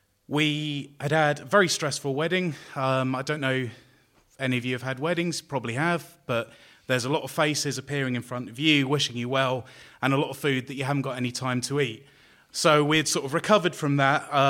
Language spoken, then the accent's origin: English; London, United Kingdom; I'm from London, and we spent most of our time either in Atlanta or London